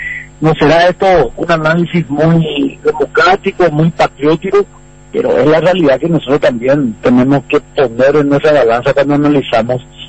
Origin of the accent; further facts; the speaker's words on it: Paraguay; como ciudadano paraguayo